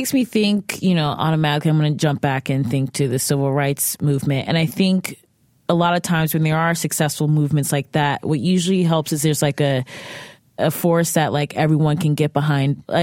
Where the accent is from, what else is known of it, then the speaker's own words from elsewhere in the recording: Cleveland, Ohio, United States; I'm from Cleveland.